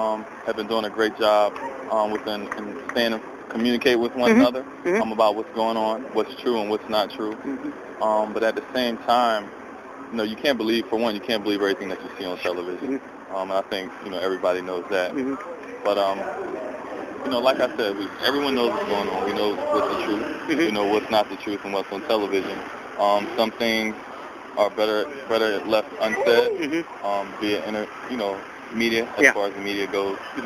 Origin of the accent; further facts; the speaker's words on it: Philadelphia, Pennsylvania, United States; And I'm from Philadelphia, so I grew up with Philly.